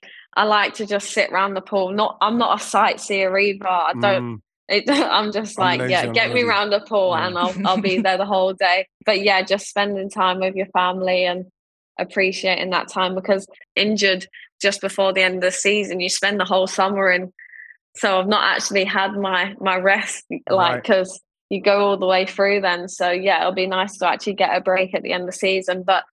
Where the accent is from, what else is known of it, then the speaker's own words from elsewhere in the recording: Ealing, London, United Kingdom; from growing up in Ealing and being around the corner at Wembley